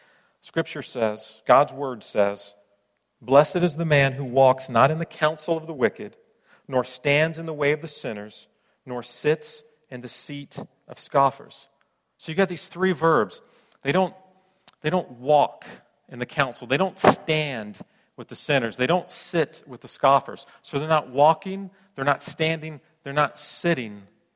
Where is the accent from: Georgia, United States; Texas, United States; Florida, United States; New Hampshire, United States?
Florida, United States; also born or lived in California / Colorado; I grew up in Florida and California, and always had an ocean around me, except for that decade I was in Colorado.